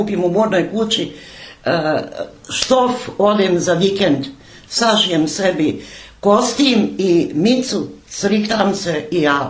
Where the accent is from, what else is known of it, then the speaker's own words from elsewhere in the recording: Gradiška, Republika Srpska, Bosnia & Herzegovina; also born or lived in Rijeka; E onda sam ja, još dok sam bila dijete u Gradišci, radila, svašta radila.